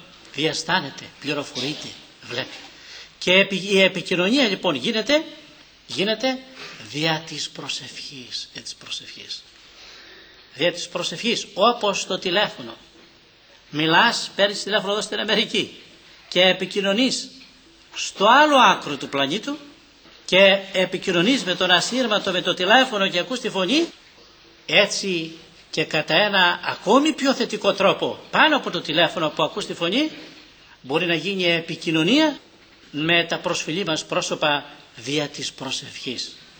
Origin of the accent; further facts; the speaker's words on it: Agrinio, Western Greece, Greece; Αυτή η ίδια γυναίκα στα μέρη μας εκεί στο Αγρίνιο απ' έξω ήταν από τις πιο πλούσιες οικογένειες.